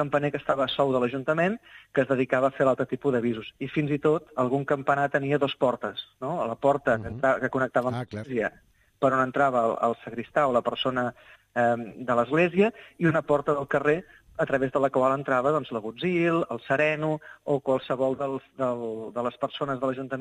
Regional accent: Tarragona, Catalonia, Spain; now in Montblanc, Spain; perquè jo soc de Tarragona, però actualment visc a Montblanc

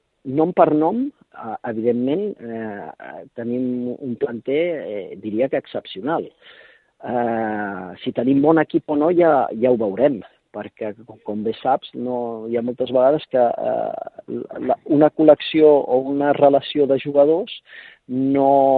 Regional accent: Badalona, Catalonia, Spain; Com bé saps, jo sóc de Badalona i parlo amb gent de Badalona.

